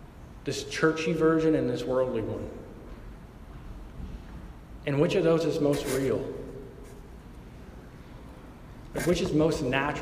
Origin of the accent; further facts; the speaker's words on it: Alabama, United States; So, I grew up in the Deep South, like Alabama, country south.